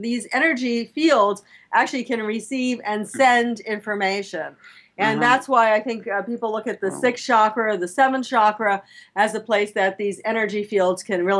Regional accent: Miami, Florida, United States; I grew up in Florida, which is Miami, which is one of the tips of it.

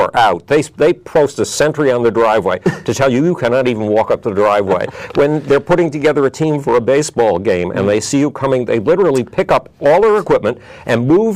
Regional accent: Buffalo, New York, United States; Yes, I grew up in Buffalo.

